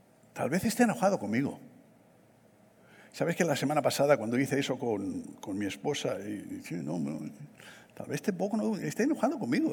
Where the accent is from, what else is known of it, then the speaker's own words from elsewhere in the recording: Barcelona, Catalonia, Spain; Yo fui criado en Barcelona, mar Mediterráneo.